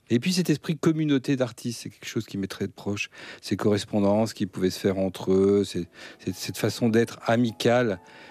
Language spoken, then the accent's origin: French; Bourges, Centre-Val de Loire, France; born there; Je suis né pas loin, à Bourges, donc dans le Berry aussi, mais dans le Cher.